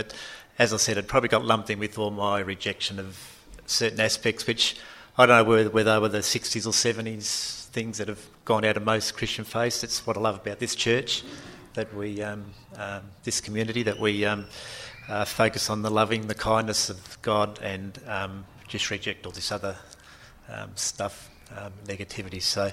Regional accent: Kalgoorlie, Western Australia, Australia; now in Perth, Australia; I was brought up in the Kalgoorlie Catholic environment. So I come to Perth in 1973, so my experience is growing up 60s and early 70s.

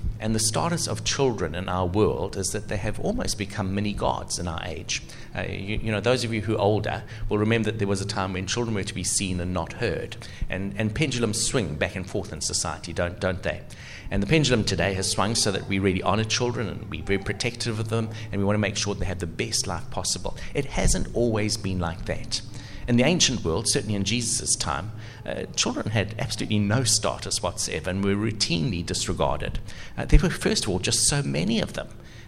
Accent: South Africa; Many of you know that I come originally from South Africa

